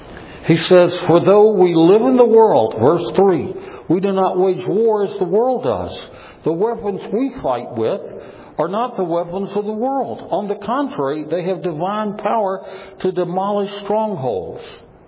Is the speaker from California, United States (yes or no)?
no; Louisiana, United States; Are you kidding me? I'm from Louisiana. At least I have been since 1975.